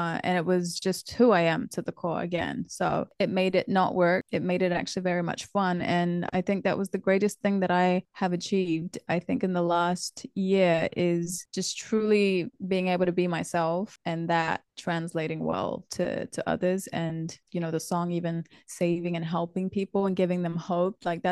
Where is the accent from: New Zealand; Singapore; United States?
New Zealand; also born or lived in Syria; I'm a singer-songwriter. I grew up in New Zealand. I was born in a Syrian refugee camp. That's really heavily part of my story and why I do a lot of what I do. And my background is Kurdish.